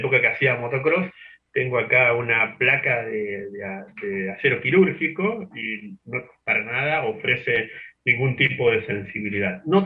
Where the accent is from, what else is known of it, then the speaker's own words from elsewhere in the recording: General Belgrano, Buenos Aires Province, Argentina; born there; en el DNI dice que nací en General Belgrano y aquí han estado mis abuelos y están mis primos. Así que General Belgrano, provincia de Buenos Aires.